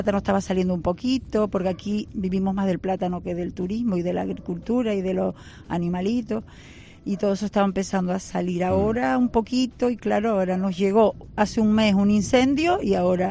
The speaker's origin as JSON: {"language": "Spanish", "region": "Canary Islands", "country": "Spain", "said": "como canarios yo creo que nos olvidamos"}